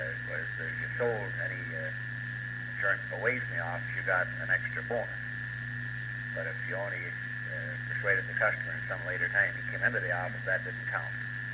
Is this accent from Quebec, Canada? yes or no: no; Barrie, Ontario, Canada; I was born and raised in Barrie, at, near the corner of right in Barrie, and since then I've been out here at Crown Hill.